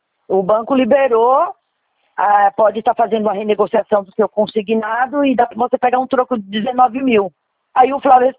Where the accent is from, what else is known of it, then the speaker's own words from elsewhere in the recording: Fortaleza, Ceará, Brazil; eu estou em Fortaleza agora, eu sou de Fortaleza